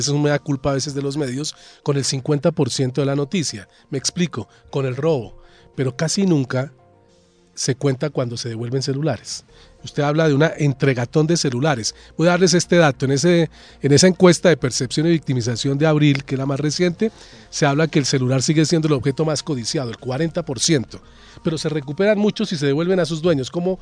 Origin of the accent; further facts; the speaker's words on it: Bogotá, Colombia; uno como bogotano, que lo soy